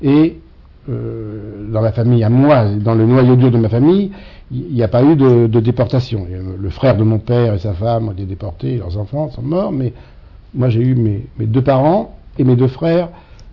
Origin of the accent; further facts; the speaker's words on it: Paris, Île-de-France, France; born there; Je suis né à Paris, dans le 10e arrondissement